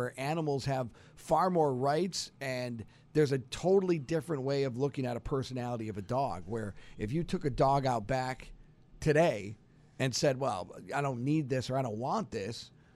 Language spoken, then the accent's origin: English; United States; growing up in Orleans County, I had always heard that there was, like, you know, we found a skin animal with a pentagram on it